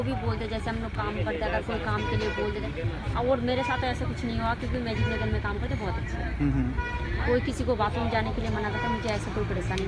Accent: Cooch Behar, West Bengal, India; हम लोग को तो बांग्लादेशी नहीं है, हम लोग का बंगाल है, कुचबिहार हमारा गांव है।

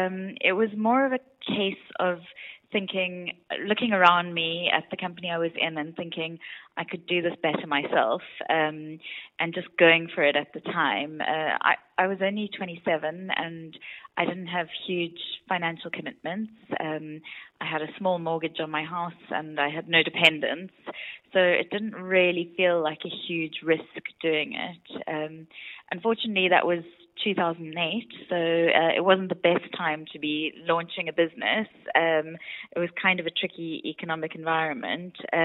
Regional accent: South Africa; now in London, United Kingdom; I live in London, although I'm South African originally, and I have an 18-month-old baby and a 6-year-old Labrador.

